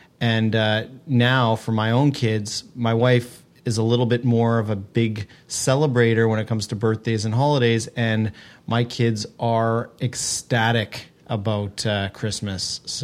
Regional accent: Ontario, Canada; I didn't used to have to because we grew up in Ontario where you could just play for free on the pond.

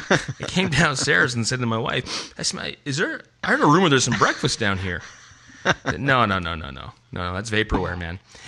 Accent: Canada; it's such a part of being Canadian and growing up Canadian

